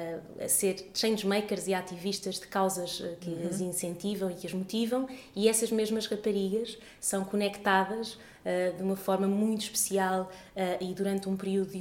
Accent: Portugal; contribuir para o desenvolvimento de um país que me diz tanto, porque sou portuguesa

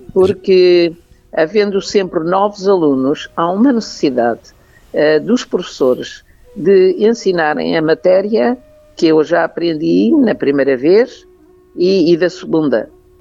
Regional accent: Madeira, Portugal; also born or lived in Angola / Mozambique; Mas já nasci na Ilha da Madeira e, portanto, os primeiros anos já foi com um sotaque diferente. Depois estive em África. Vivi em África muitos anos, em Angola e Moçambique

